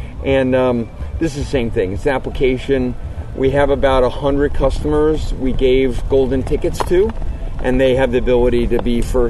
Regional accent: United States; it was all always kind of like a little sad as an American.

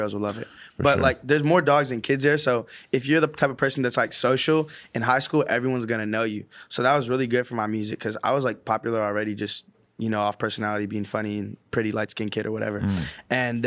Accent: San Francisco, California, United States; Every time I go back home, it looks different, bro. It's like, I feel like it's not even like recognizable to me. There's certain things that are, but I would say growing up was really int

